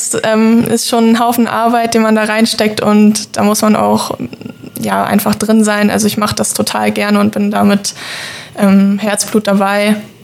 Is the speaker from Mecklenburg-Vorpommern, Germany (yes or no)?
yes; Rügen, Mecklenburg-Vorpommern, Germany; now in Rostock, Germany; ich bin 23 Jahre alt geworden, wohne aktuell in Rostock, bin aber aufgewachsen auf Rügen in einem ganz kleinen Dorf.